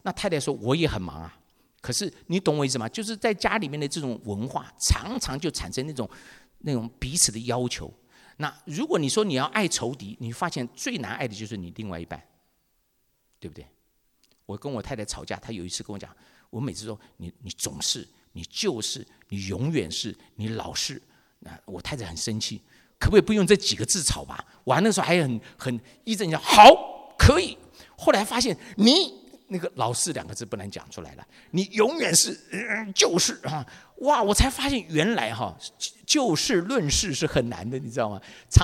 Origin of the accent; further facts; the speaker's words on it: Taiwan; 可我们台湾长大的男孩子